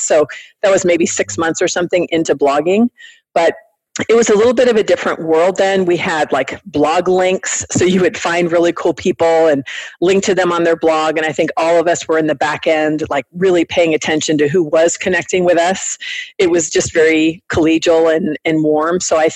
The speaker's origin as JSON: {"language": "English", "town": "Mesa", "region": "Arizona", "country": "United States", "tie": "born or raised there", "said": "a couple of years ago when I opened up the small business incubator in my hometown of Mesa, Arizona, same thing."}